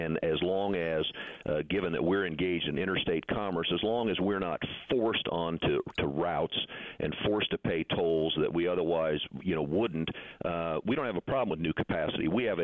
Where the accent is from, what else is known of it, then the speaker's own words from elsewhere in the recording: Kansas, United States; we have a toll road in my home state in Kansas